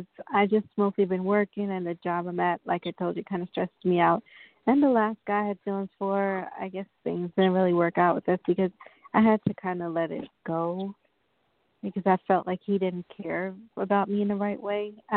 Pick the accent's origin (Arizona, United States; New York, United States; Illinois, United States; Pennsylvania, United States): New York, United States; Long Island, New York.